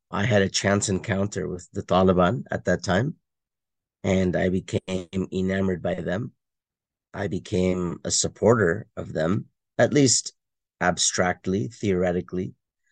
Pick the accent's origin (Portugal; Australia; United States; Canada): Canada; Toronto, Ontario; I'm born and raised in Toronto, Canada. Family is from India, conservative Muslims. Basically, grew up with an identity crisis here in Canada. Muslim Indian